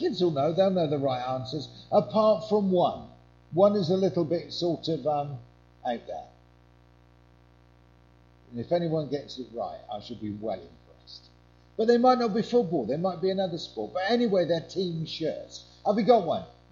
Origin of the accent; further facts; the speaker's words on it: Yeovil, South West England, United Kingdom; Where I come from, I grew up in Yeovil. I'm actually a Cornish man.